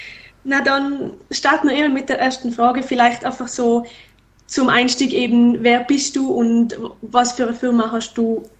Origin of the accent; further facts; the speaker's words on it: Tyrol, Austria; now in Graz, Austria; Ja, hallo … Ich komme ursprünglich aus dem Lechtal in Tirol